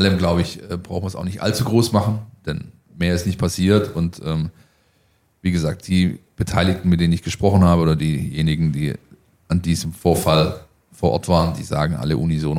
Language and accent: German; Stuttgart, Baden-Württemberg, Germany; ich komme aus Stuttgart